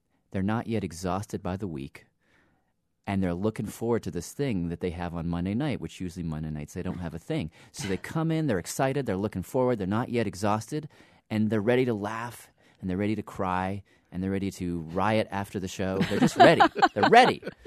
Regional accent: the South, United States; Hey, I grew up in the South, so I know, you know.

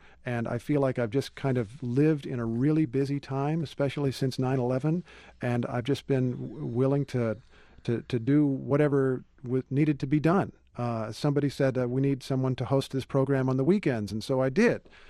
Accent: Carmel, Indiana, United States; I'm a guy from Indiana. I started at my high school radio station in Carmel.

